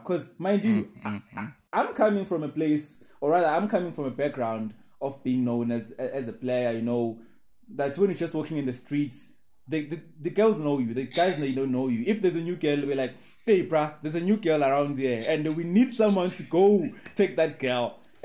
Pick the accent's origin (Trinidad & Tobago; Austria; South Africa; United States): South Africa; Nelspruit, Mpumalanga; I'm from Nelspruit in Mpumalanga, Swati guy from Ematsulu. Then I traveled to school, varsity, to come to Mahikeng in the Northwest University. here in Mafikeng campus.